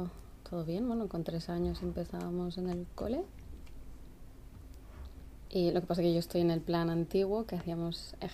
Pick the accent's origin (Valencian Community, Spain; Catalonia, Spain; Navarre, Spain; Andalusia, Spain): Catalonia, Spain; Barcelona; yo nací en Barcelona y no sé.